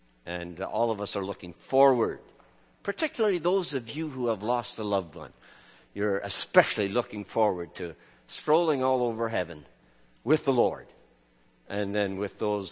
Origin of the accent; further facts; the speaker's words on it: Lethbridge, Alberta, Canada; we're from Lethbridge, Alberta, where the cowboys still ride horses and stuff like that.